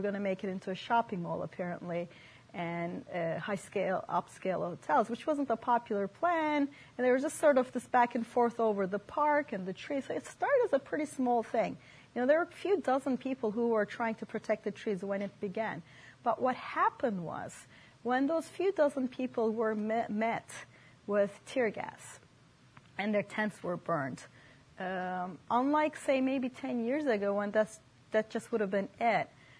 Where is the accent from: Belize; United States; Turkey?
Turkey; English is a second language; I am originally from Turkey, so that was fortuitous.